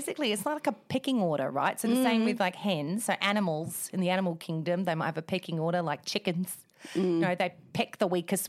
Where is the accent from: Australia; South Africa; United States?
Australia; it's basically we're known as Aussie battlers.